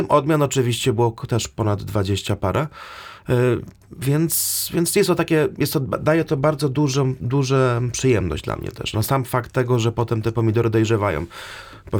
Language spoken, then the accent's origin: Polish; Subcarpathian Voivodeship, Poland; No moje rodzinne strony to jest bardziej podgórsko niż Rzeszów już.